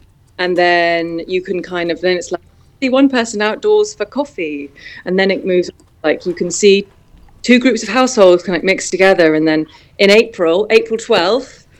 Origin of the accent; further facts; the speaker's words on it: London, United Kingdom; I think it's particularly as a Londoner as well, who wasn't used to this